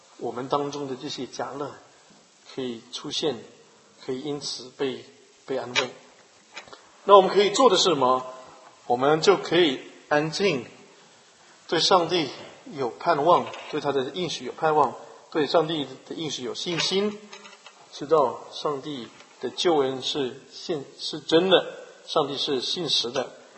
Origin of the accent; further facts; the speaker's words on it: China; 我们中国人有时候会觉得，哇，这个人有点霸气